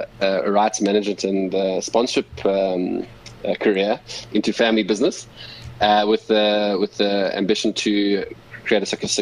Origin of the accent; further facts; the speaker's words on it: South Africa; as a South African and African